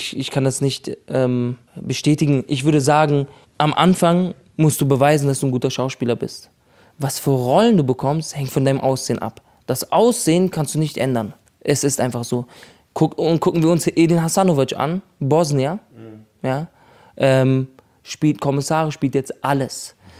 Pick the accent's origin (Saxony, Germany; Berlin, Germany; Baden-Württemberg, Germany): Berlin, Germany; Ich komme aus Berlin.